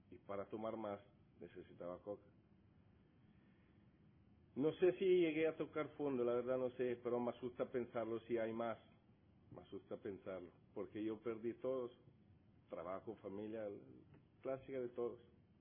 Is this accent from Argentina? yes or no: no; Italy; soy enfermo alcohólico. Tengo otra enfermedad, que soy italiano, sí, de verdad.